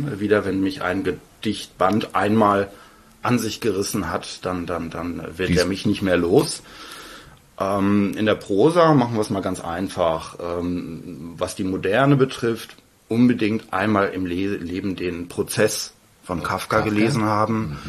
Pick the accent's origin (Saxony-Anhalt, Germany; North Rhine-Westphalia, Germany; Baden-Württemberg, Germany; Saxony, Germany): North Rhine-Westphalia, Germany; Soest; in meiner Heimatstadt hätte ich jetzt fast schon wieder gesagt, eben in Soest